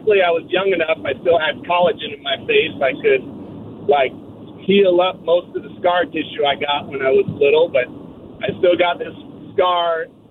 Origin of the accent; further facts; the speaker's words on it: Vermont, United States; So I was probably about 10 years old, and I grew up in Vermont on a small farm